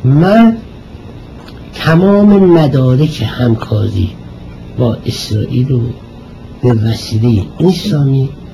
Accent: Iran; ولی من ایرانیم، میبینم مملکتم در خطره

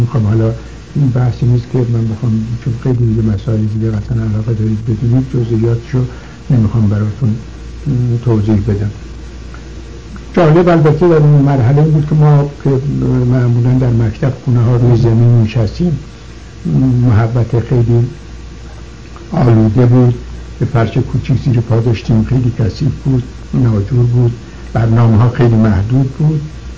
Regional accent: Iran; born there; جنوب تهران مرکز ایران هست. یه شهرک ییلاقی جالبیه. عرض کنم که من در اونجا در یه خانواده روحانی به دنیا آمدم.

